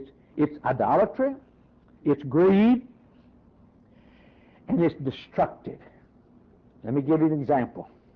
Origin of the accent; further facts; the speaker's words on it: the South, United States; Now, I was raised in the South, and that magazine ain't Southern Living. That's not the way they lived in the South where I grew up.